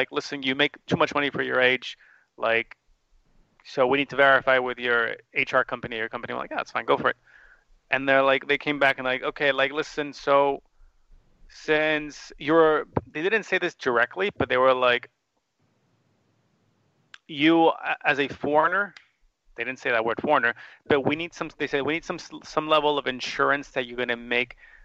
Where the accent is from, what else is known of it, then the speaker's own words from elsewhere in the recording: United States; It's because I'm an American, I'm a male.